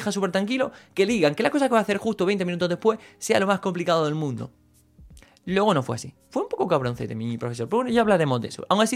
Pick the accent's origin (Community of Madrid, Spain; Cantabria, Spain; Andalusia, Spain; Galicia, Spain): Andalusia, Spain; Granada; vengo de Granada